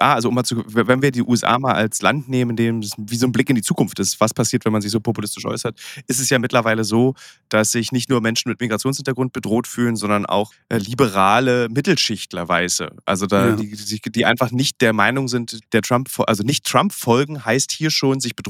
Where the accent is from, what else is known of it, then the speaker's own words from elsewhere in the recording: Berlin, Germany; Und als du meintest, der Blick auf die Stadt von innen, also jetzt ich als Berliner